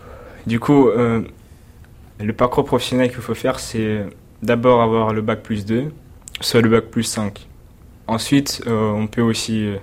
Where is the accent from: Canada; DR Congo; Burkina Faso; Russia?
Russia; French is a second language; now in France; Oui, en Russie.